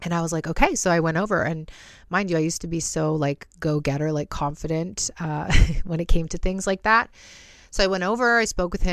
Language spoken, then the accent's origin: English; British Columbia, Canada; I'm from Vancouver Island, Canada.